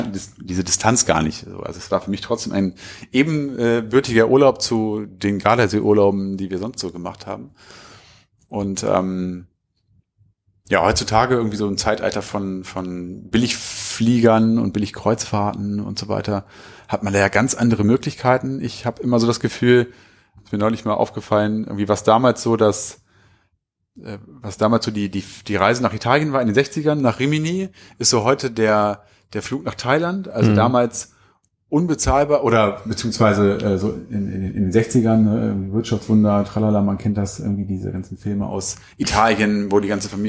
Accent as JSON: {"language": "German", "town": "Hanover", "region": "Lower Saxony", "country": "Germany", "said": "Also wir kommen aus Hannover."}